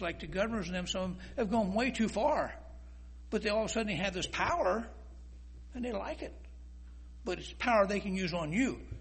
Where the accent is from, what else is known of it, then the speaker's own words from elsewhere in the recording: United States; When we were growing up in America, America, and it still is the land of opportunity.